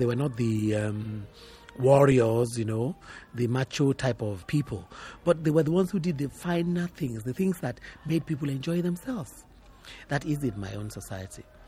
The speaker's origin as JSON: {"language": "English", "region": "Ogun", "country": "Nigeria", "said": "In my village, I come from Ijebu, which is about 40 kilometers from Lagos, about 25 minutes drive."}